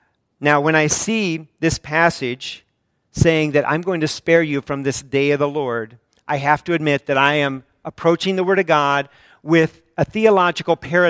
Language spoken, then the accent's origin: English; Missouri, United States; born there; And I was born in Missouri, and I'm like, finish the sentence.